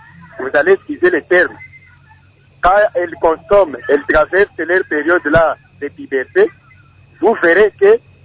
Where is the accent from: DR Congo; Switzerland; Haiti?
DR Congo; ici chez nous en RDC